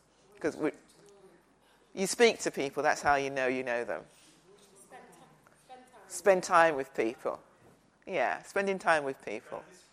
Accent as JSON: {"language": "English", "region": "London", "country": "United Kingdom", "tie": "born or raised there", "said": "I was born in London many years ago. I'm not giving you the birth date, but I was born in London. My parents were from Nigeria"}